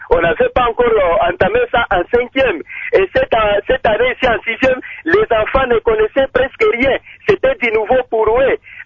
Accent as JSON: {"language": "French", "country": "DR Congo", "said": "ici chez nous au Congo, nous nous débrouillons, nos parents ont beaucoup souffert"}